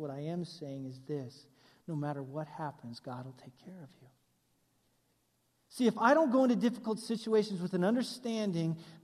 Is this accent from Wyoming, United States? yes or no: yes; Wyoming, United States; I mean, I grew up in Wyoming, and I'm all for carrying guns